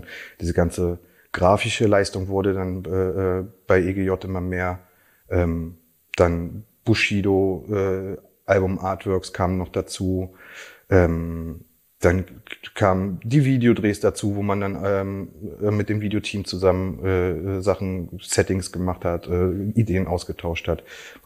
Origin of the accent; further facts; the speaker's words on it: Berlin, Germany; ich uns noch früher kennen, weil wir sozusagen im selben Bezirk groß geworden sind in Marienfelde.